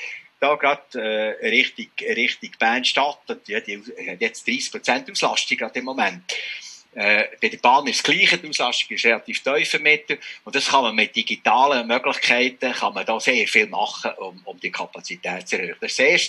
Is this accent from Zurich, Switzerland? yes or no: no; Solothurn, Switzerland; Aber das Heimgefühl habe ich, wenn ich den Solothurn durchlaufe. Da kommen auch die Erinnerungen führen. Das ist meine Heimat.